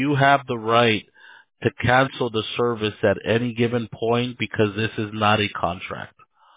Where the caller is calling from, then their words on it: Fountain Valley, California, United States; Fountain Valley, California. Precisely, I'm not sure if you're familiar with Orange County.